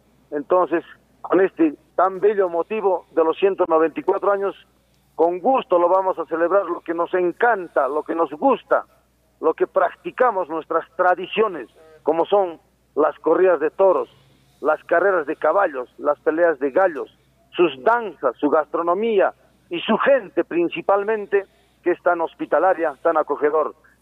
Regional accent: Cusco, Peru; Es una preocupación muy grande para mi provincia de Chumbivilcas.

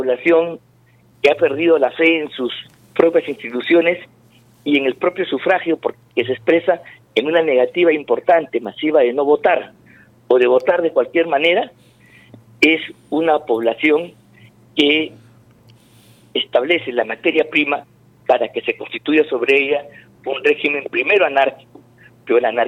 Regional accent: Peru; Porque a nosotros nos hubiera gustado, incluso como peruanos, que estas elecciones hubieran significado el punto de partida

